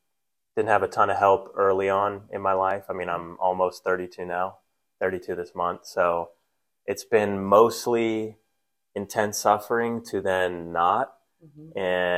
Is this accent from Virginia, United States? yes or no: no; Atlanta, Georgia, United States; I grew up in Atlanta, so where we are now. Yep. I spent most of my life here, but, you know, upper middle class, went to good elementary school, loved middle school.